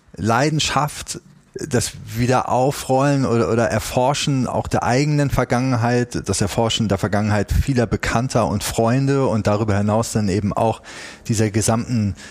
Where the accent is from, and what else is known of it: Hamburg, Germany